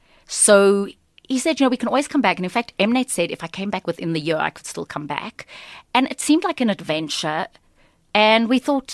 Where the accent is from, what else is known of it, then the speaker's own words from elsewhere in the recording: South Africa; now in Atlanta, United States; I always say I think I learned more about South Africa and was more proud of being South African living in Atlanta